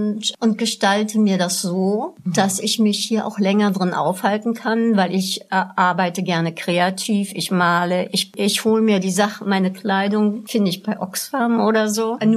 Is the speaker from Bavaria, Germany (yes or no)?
no; Berlin, Germany; kam ich zurück in meine Heimatstadt Berlin